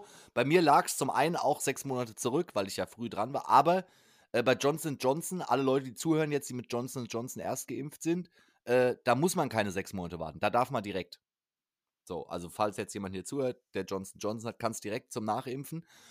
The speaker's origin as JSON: {"language": "German", "town": "Frankfurt", "region": "Hesse", "country": "Germany", "said": "Und da ist natürlich als Frankfurter ganz klar"}